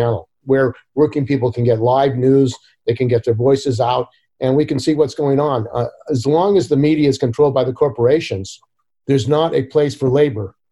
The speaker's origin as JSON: {"language": "English", "town": "San Francisco", "region": "California", "country": "United States", "tie": "born or raised there", "also_born_or_lived": "San Jose", "said": "I grew up in the Bay Area in San Jose and San Francisco. I was born in San Francisco, and part of the history of the Bay Area and San Francisco is the general strike in 1934."}